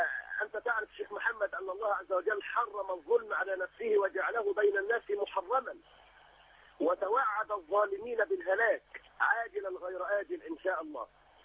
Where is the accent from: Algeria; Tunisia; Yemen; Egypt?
Egypt